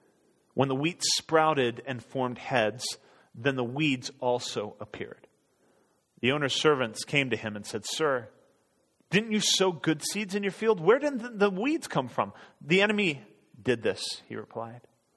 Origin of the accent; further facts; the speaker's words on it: Norway; Growing up in Norway, we had three big fields, and we lived on a farm